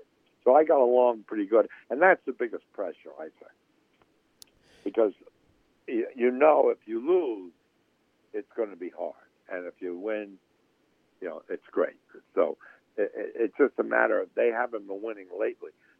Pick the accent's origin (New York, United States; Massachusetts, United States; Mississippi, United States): New York, United States; And the reason was that I grew up in New York.